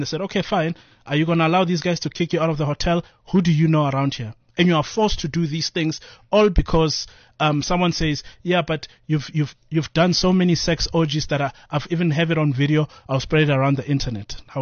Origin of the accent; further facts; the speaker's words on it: Atteridgeville, Gauteng, South Africa; Atridgeville.